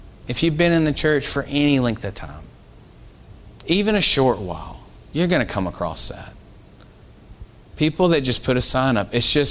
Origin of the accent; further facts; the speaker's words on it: North Carolina, United States; I know in my hometown back in North Carolina, there was a particular business that I remember would do this often.